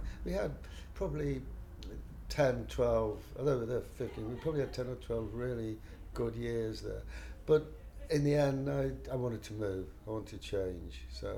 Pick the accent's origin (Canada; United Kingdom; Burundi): United Kingdom; Southport, North West England; I don't particularly have any association with anywhere, although I was brought up in Southport in North Liverpool